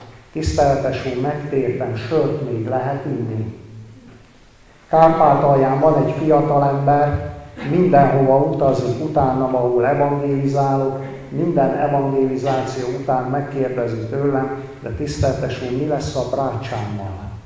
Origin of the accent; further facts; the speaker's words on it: Cluj County, Romania; nőttem fel ebben a kalotaszegi magyar református faluban